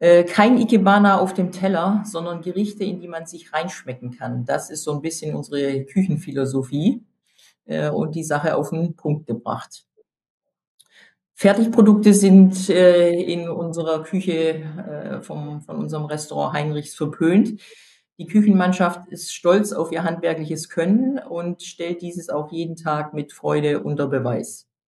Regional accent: Baden-Württemberg, Germany; für mich als Schwabe

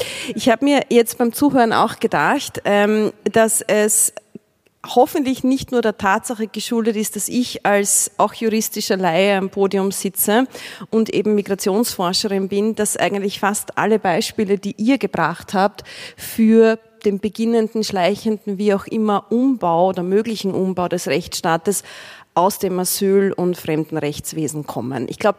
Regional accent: Austria; Ich als Österreicherin

